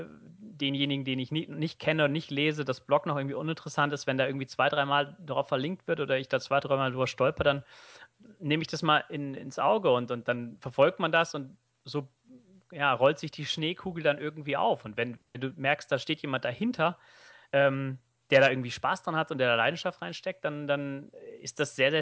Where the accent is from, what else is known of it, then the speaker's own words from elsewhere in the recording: Northern Germany, Germany; weil ich bin im Norden von Deutschland aufgewachsen